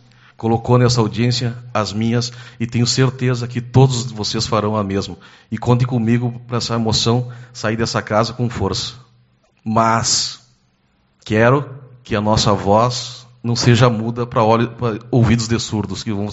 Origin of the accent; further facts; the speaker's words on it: Brazil; A minha posição é povo, é Brasil, porque sou brasileiro.